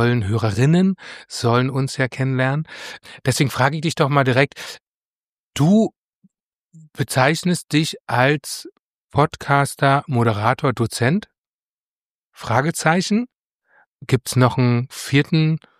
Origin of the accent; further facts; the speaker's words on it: Berlin, Germany; ich bin in Marzahn groß geworden, und zwar nicht in einer Plattenbauwohnung